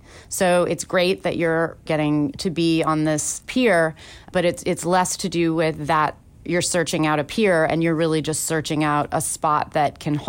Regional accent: San Francisco, California, United States; You know, I grew up in San Francisco, so the first thing that came to mind is Fisherman's Wharf

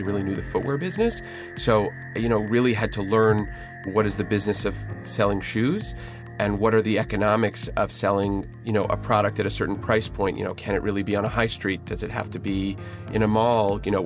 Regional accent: Montreal, Quebec, Canada; because I grew up in Montreal near them.

